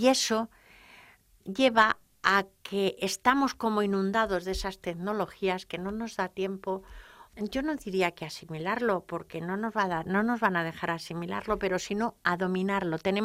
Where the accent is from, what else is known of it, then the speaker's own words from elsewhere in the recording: Toledo, Castilla-La Mancha, Spain; soy de Toledo